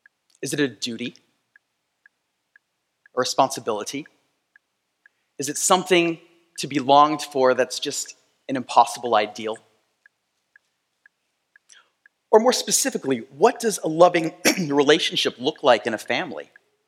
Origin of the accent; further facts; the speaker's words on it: Philippines; now in United States; Before I settled down in the suburbs of Chicago, I grew up in the Philippines, where my parents were missionaries.